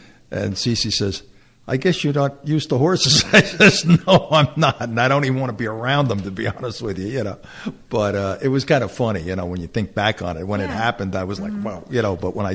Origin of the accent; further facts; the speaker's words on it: Brooklyn, New York, United States; born there; So I was born in Brooklyn. We don't have horses.